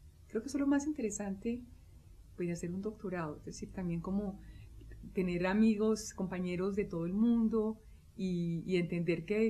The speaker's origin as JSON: {"language": "Spanish", "country": "Colombia", "said": "como reconocer mis múltiples identidades, no solamente como mujer colombiana, sino también latinoamericana."}